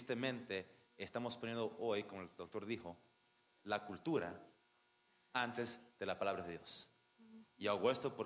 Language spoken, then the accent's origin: Spanish; Cuba; antes de que yo soy cubano